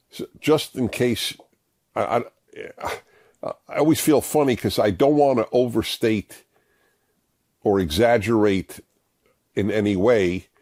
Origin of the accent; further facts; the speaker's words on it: New York, United States; born there; I was born in New York and I'm Jewish.